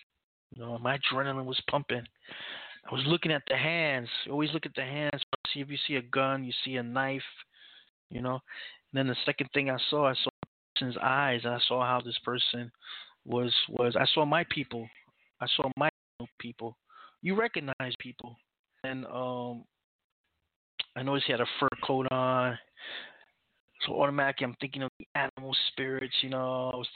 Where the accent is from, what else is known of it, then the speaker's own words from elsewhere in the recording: United States; U.S. government, because I am American. I'm part of the system.